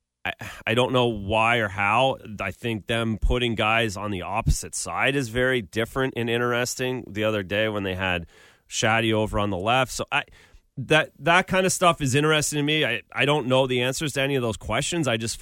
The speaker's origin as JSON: {"language": "English", "country": "Canada", "said": "As a Canadian, I have to stop."}